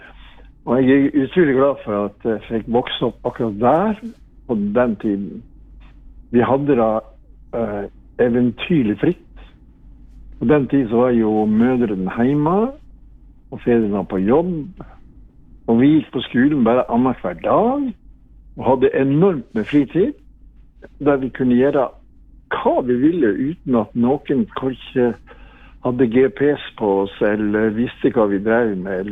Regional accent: Marifjøra, Vestland, Norway; moved away; Jeg flyttet siste gang fra Luster i 1995.

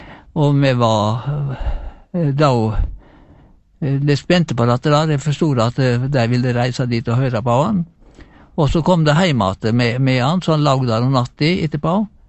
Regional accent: Lærdal, Vestland, Norway; jeg liker å si at jeg er fra Lærdalen, jeg var født i Lærdalen

